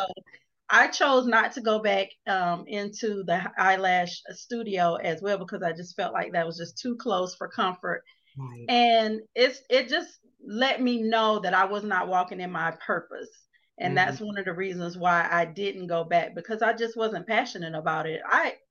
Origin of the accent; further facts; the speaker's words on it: Atlanta, Georgia, United States; I am your life transformation coach. I'm from Atlanta, Georgia, and I just appreciate Ms. Kim inviting me on her show.